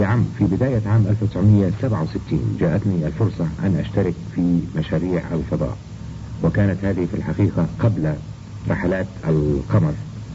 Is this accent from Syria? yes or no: no; Egypt; moved away as an adult; أنا ولدت أساسا في مصر ودرست في مصر إلى البكالوريوس في جامعة علوم عين شمس